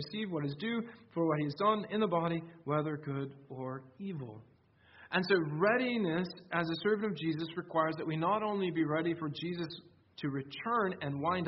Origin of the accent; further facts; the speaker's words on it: Iowa, United States; In my home state of Iowa, there was a pastor who finished up a sermon